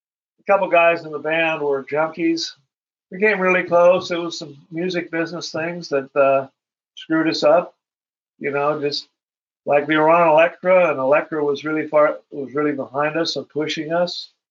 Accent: Iowa, United States; because I grew up in Iowa, you know, we were in this little town.

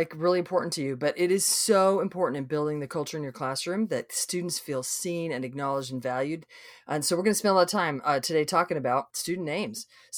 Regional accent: Idaho, United States; We live in Texas. I grew up in Idaho. My parents still live in Idaho.

